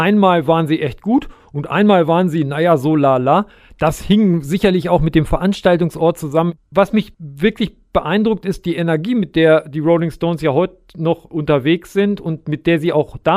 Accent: Germany; Das fällt uns ja uns als Deutsche dann immer auf.

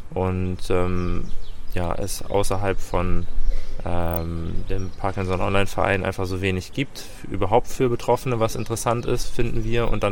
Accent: Bremen, Germany; Und ich bin aus Bremen, ich habe 2 Kinder und bin verheiratet

